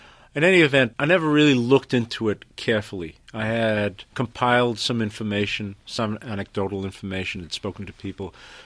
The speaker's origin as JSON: {"language": "English", "country": "Zimbabwe", "said": "the largest outbreak of anthrax in modern history took place in my home country of Zimbabwe"}